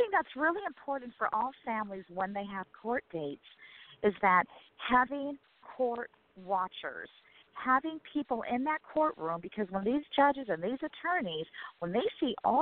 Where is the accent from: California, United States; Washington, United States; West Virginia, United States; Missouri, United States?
California, United States; now in Michigan, United States; we are not from Michigan. We are from California. So we have no family out here.